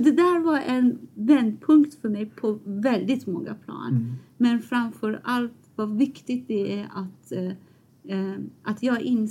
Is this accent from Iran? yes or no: yes; Iran; Swedish is a second language; now in Sweden; Det är ju absolut största vändpunkten i mitt liv. Men jag tycker att det var inte jag som bestämde.